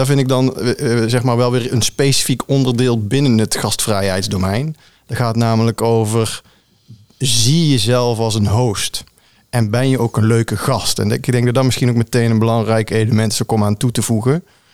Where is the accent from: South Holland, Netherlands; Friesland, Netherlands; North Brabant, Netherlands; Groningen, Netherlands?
North Brabant, Netherlands; accent: Brabantian; dat ligt vast aan mijn Brabants accent.